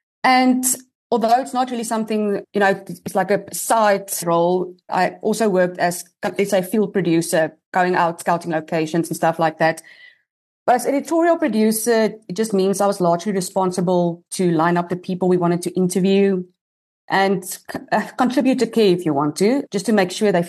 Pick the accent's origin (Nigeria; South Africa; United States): South Africa; I was actually quite young when this happened back in 2011. So I think living in South Africa, you read about true crime cases